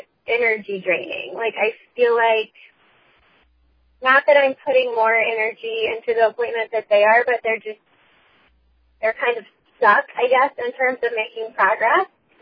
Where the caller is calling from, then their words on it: Atlanta, Georgia, United States; I'm calling from Atlanta.